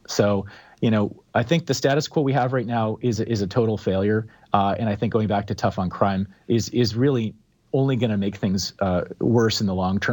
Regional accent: Calgary, Alberta, Canada; now in Vancouver, Canada; I live in downtown Vancouver. I grew up in Calgary.

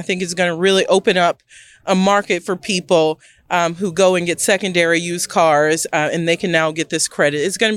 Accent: Louisiana, United States; I'm from South Louisiana.

